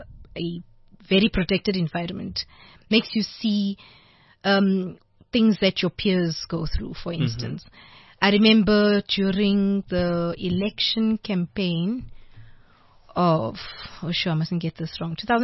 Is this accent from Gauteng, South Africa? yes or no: yes; Benoni, Gauteng, South Africa; still live there. My family still lives in Benoni, my immediate family.